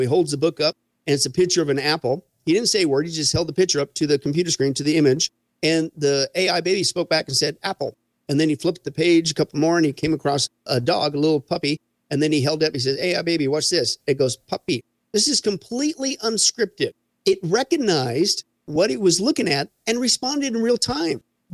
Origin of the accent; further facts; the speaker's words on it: Las Vegas, Nevada, United States; Of course, I'm from Vegas, right? Vegas is all about entertainment, pushing the envelope on new technologies, new ways to entertain people.